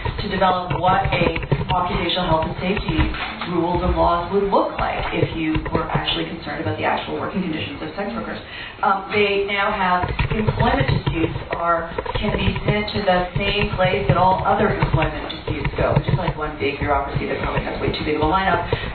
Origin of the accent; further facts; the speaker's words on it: Canada; And it's like, for God's sakes, we're Canadian, we regulate things 17 ways a Sunday.